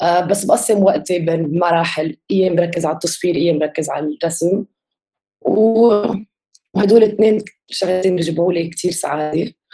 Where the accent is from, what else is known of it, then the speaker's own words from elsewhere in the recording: Beirut, Beirut Governorate, Lebanon; من لبنان، من بيروت، وبشتغل بالميديم تبع الفوتوغرافي والبينتينج والدروينج.